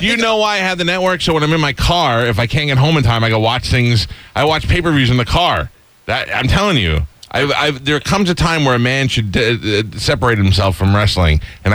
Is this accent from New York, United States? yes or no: yes; Staten Island, New York, United States; But she's from my hometown, Carmella. I'm from Staten Island.